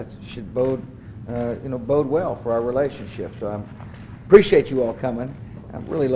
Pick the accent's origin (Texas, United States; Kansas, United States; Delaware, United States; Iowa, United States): Texas, United States; I'm from West Texas.